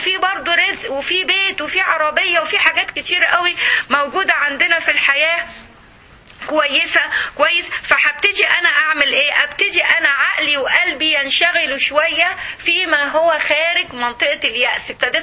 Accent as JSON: {"language": "Arabic", "country": "Egypt", "said": "يعني اللي معانا يعني بيبقوا بالألف في كلية الطب زمان يعني كان عندنا في مصر"}